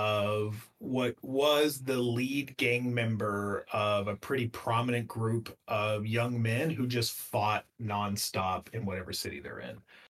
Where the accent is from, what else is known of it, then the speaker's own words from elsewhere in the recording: Oklahoma, United States; And so I grew up in Oklahoma and that's what it was.